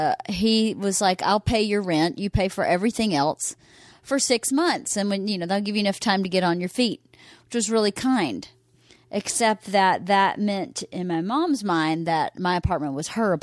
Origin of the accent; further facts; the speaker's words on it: Carrollton, Georgia, United States; born there; I was born in Carrollton, Georgia.